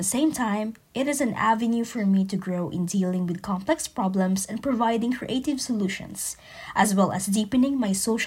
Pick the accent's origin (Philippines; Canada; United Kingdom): Philippines; 24 years old. I am from the Philippines